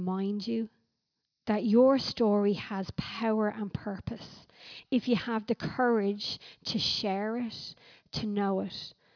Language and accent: English; Ireland; Well, maybe not as Irish people. We're kind of like, oh yeah, like, yeah, you know, I'm okay.